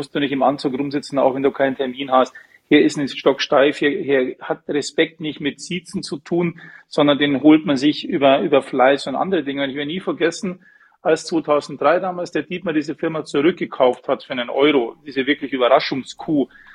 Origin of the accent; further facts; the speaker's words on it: Munich, Bavaria, Germany; als Münchner